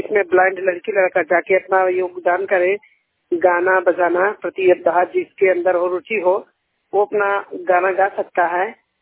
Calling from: Raebareli, Uttar Pradesh, India; मैं 100% blind UP Uttar Pradesh district Raebareli से बात कर रहा हूँ।

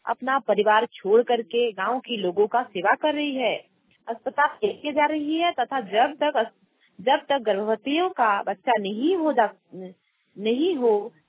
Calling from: Jharkhand, India; गांव से नाचला ब्लॉक से बोल रही हूँ। यह प्रोग्राम झारखंड में हमारे गांव से

